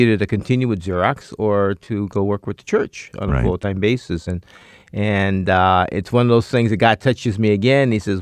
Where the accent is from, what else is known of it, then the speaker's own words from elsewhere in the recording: St. Paul, Minnesota, United States; So first 8 years of my life, I spent here and growing up in St. Paul. And then we moved with him and traveled around the world.